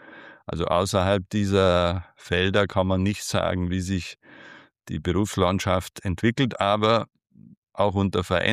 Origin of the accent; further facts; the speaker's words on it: Bavaria, Germany; in Bayern, wo ich herkomme